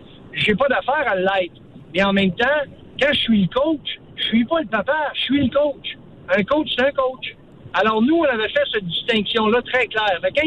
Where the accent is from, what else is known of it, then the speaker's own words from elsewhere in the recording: Quebec, Canada; je viens de Descombeaux, je viens de la Côte-Nord, moi.